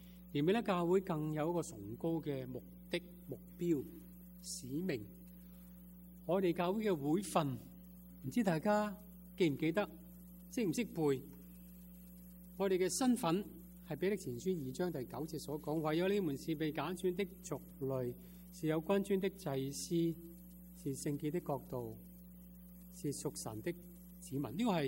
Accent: China; now in United States; 而且神我哋做我哋系讲广东话嘅中国人

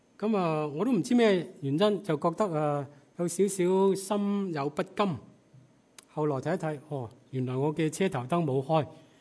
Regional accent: Hong Kong; 记得我小的时候在香港读书

